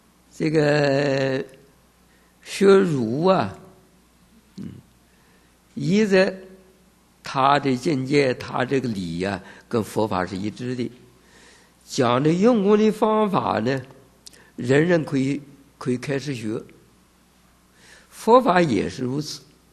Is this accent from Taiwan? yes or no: no; China; 我们是中国人